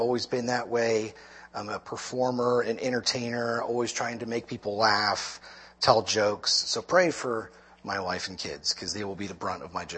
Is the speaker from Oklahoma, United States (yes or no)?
no; New Jersey, United States; moved away; I'm originally from New Jersey, from the beaches of South Jersey. I came down here in 2008